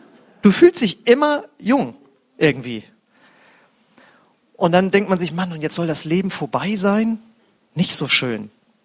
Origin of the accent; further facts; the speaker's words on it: Husum, Schleswig-Holstein, Germany; Ich komme aus Husum an der Nordsee, graue Stadt, ne, wisst ihr, am Meer.